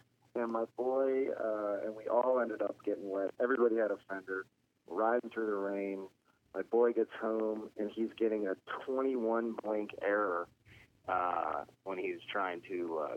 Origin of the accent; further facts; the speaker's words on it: Pittsburgh, Pennsylvania, United States; from Pittsburgh.